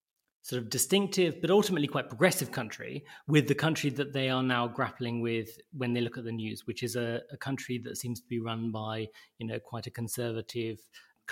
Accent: United Kingdom; now in Germany; And so when I say I'm from Britain

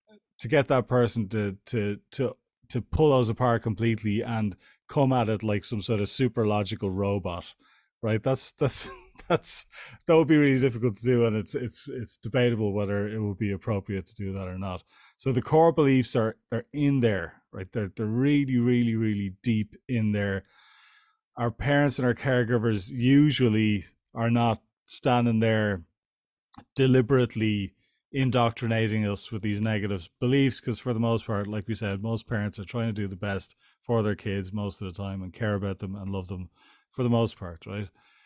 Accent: Ireland; born there; I was raised Catholic because I was born in Ireland at a certain time, and all of my family were Catholic

